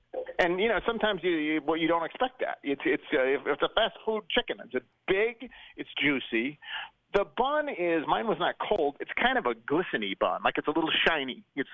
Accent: United States; I'm American and, you know, whatever. I eat fast food.

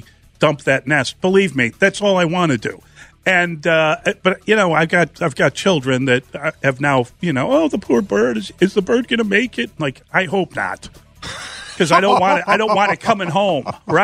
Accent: Chicago, Illinois, United States; I grew up on the South Side, and I know that there's a lot of people that are taking off their shoes and socks trying to do some of that arithmetic.

